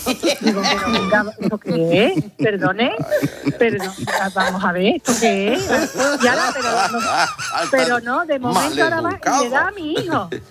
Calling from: Seville, Andalusia, Spain; also born or lived in Portugal; De Sevilla, soy de Sevilla.

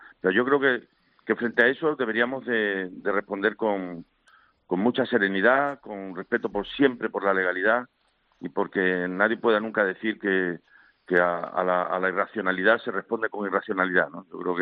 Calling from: Olivenza, Extremadura, Spain; Muy buenos días desde Extremadura, concretamente desde Olivenza, mi pueblo.

